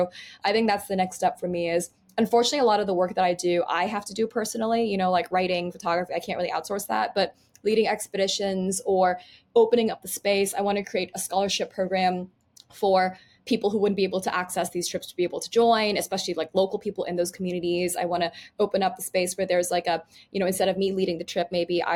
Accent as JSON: {"language": "English", "country": "Thailand", "tie": "born or raised there", "said": "I'm very Asian American passing, even though I grew up abroad. And I would never tell people that I grew up in Thailand."}